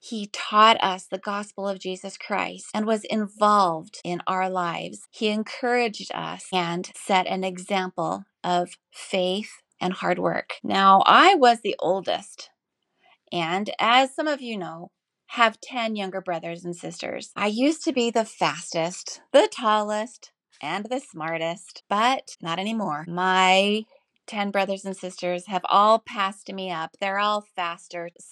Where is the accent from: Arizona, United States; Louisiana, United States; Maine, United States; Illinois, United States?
Arizona, United States; I grew up in Arizona as the oldest of 11 children, and my family was the center of my life.